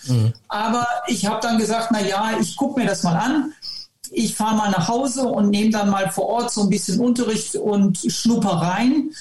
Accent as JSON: {"language": "German", "town": "Detmold", "region": "North Rhine-Westphalia", "country": "Germany", "tie": "born or raised there", "said": "Ja, genau. Ich bin in Detmold aufgewachsen, ganz richtig."}